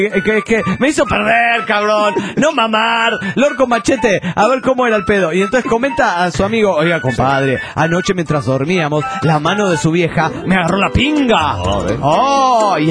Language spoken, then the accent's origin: Spanish; Puebla, Mexico; de Puebla, México.